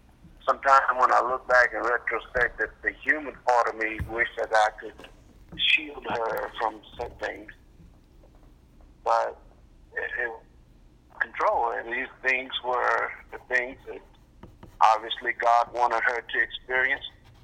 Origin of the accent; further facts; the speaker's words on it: Westlake, Louisiana, United States; I grew up in Westlake, Louisiana. Westlake was a little sleepy town.